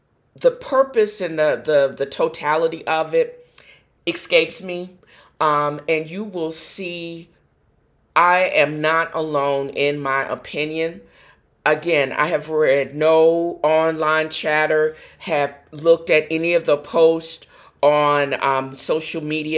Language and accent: English; Virginia, United States; also born or lived in North Carolina; they all know that I'm kind of a swashbuckler from Virginia. They knew I was in North Carolina for a minute.